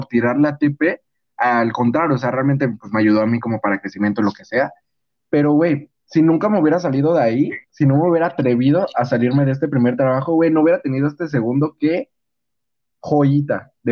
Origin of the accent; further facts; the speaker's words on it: Mexico City, Mexico; now in Guadalajara, Mexico; yo ya he dicho que soy de Ciudad de México y me vine a vivir a Guadalajara temporalmente, era un año el plan